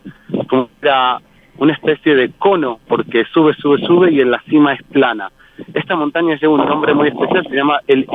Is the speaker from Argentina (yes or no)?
yes; Argentina; soy argentino y hago parrilla con gas